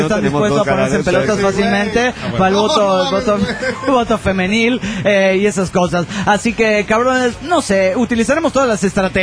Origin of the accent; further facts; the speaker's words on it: Pasto, Nariño, Colombia; de Pasto, Colombia.